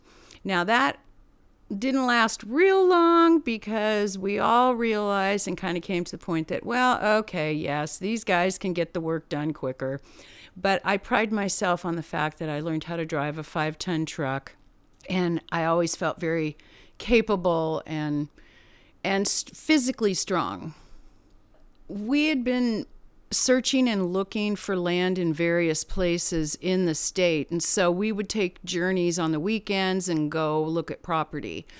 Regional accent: Oakland, California, United States; born there; I moved up here in 1974, October of 1974. I was born in Oakland, California.

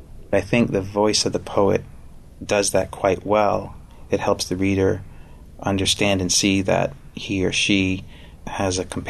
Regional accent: Exeter, New Hampshire, United States; also born or lived in Laconia; I was born in Laconia, and I grew up in Exeter. I was a townie. I was proud of it.

